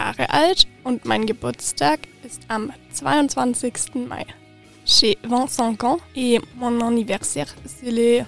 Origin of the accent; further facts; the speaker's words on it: Tübingen, Baden-Württemberg, Germany; Ich komme aus Tübingen, aus Baden-Württemberg. Je viens de Tübingen, de en Baden-Württemberg.